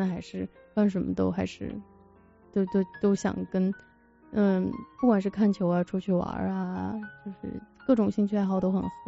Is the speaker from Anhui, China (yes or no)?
no; Shaanxi, China; 我是陕西人，然后他是重庆人，其实也没，就是成长背景就是都是很普通的家庭。